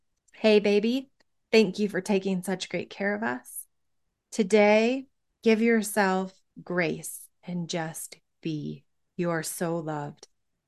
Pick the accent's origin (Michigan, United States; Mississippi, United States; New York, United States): Michigan, United States; I grew up in Michigan and we always used to say April showers bring May flowers.